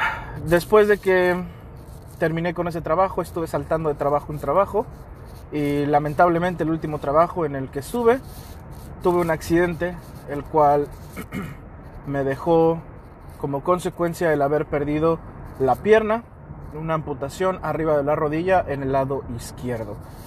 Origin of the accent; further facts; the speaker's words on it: Atlixco, Puebla, Mexico; also born or lived in Mexico City; Fui criado en la ciudad de Atlixco, Puebla, y también en la Ciudad de México. Así que soy orgullosamente mexicano, amo ser mexicano y amo mi cultura, mi nación, todo lo que tenga que ver con México.